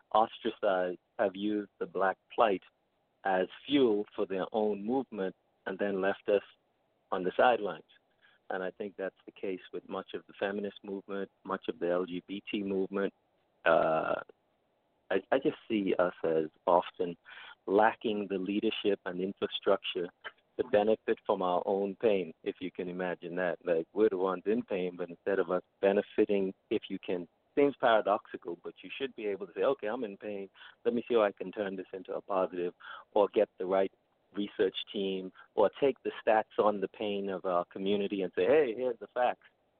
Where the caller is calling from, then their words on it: East Coast, United States; East Coast. How are you?